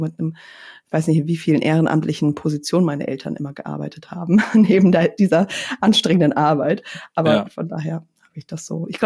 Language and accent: German; Lauenburg, Schleswig-Holstein, Germany; born or raised there